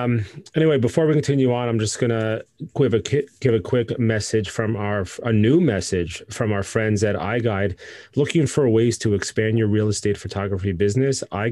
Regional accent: New York, United States; I was born and raised in New York.

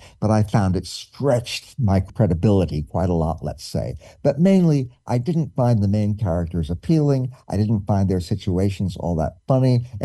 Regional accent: New York, United States; now in Baltimore, United States; I have lived in Baltimore for quite a while now, although I'm from New York before

